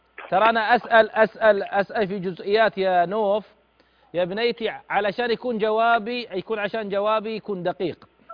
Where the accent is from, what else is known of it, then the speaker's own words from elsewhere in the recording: Eastern Province, Saudi Arabia; يعني النخيل عندنا بالاحساء وغيره كانت تكد كدا يعني